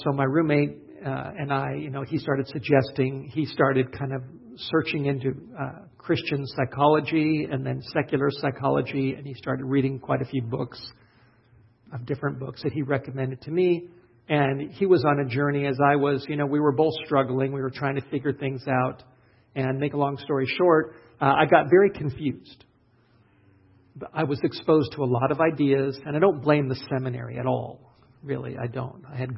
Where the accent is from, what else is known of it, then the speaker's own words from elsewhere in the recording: North Hollywood, California, United States; because I was from Hollywood, North Hollywood, and actually worked in the movies for a while as an extra.